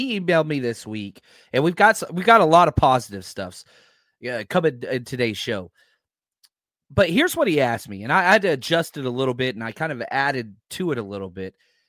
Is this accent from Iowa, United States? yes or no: no; Texas, United States; it was one of the hottest games I've ever been to, and I'm from Texas.